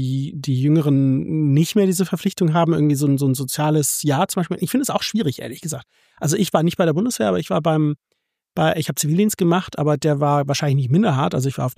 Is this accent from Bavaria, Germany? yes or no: no; Hamburg, Germany; ich habe im Jahr 2000 Zivildienst gemacht und ich bin in Hamburg zur Schule gegangen und mein Zivi habe ich in Stuttgart gemacht. So einmal 700 Kilometer weit weg.